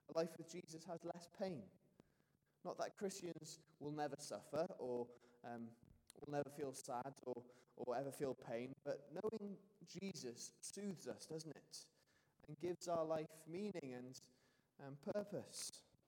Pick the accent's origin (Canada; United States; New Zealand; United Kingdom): United Kingdom; London; I grew up in London, in the Ends, as they call it.